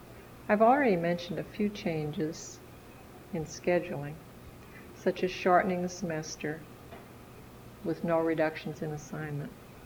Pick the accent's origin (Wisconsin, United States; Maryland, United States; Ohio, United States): Wisconsin, United States; Mostly we came from Wisconsin villages or rural areas, and we would eventually go back to work in those same areas.